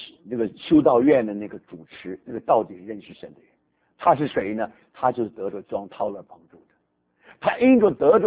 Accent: Taiwan; now in United States; 那我刚刚到美国的时候，那因为我在台湾长大

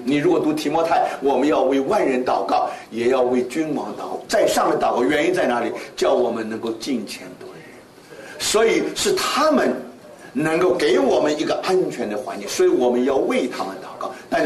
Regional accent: China; 我们中国人就顺服顺服

